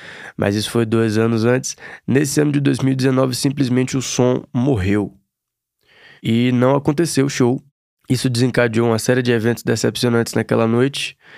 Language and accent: Portuguese; Salvador, Bahia, Brazil; now in São Paulo, Brazil; eu vim de Salvador, moro aqui em São Paulo desde o começo desse ano